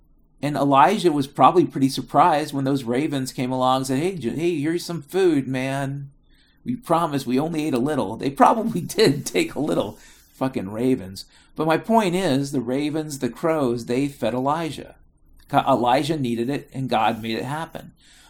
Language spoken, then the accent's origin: English; United States; But as an American white man, middle class poor person, I have to get creative when I'm cooking.